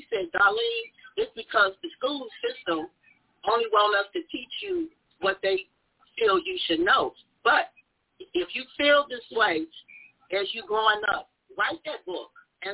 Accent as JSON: {"language": "English", "town": "Chicago", "region": "Illinois", "country": "United States", "lives_now": "Las Vegas, United States", "said": "I'm from Chicago, but I'm living in Vegas now. I went to Amos Alonzo Stagg Grammar School."}